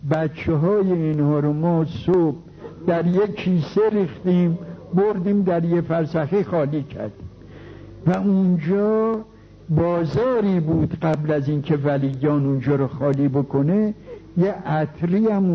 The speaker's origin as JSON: {"language": "Persian", "town": "Tehran", "region": "Tehran Province", "country": "Iran", "said": "ما اهل تهران هستیم."}